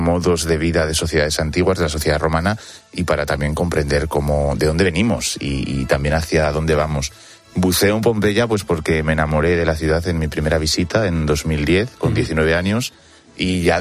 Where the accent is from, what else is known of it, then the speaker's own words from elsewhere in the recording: Castilla-La Mancha, Spain; yo que vivo cerca de Segóbriga y soy manchego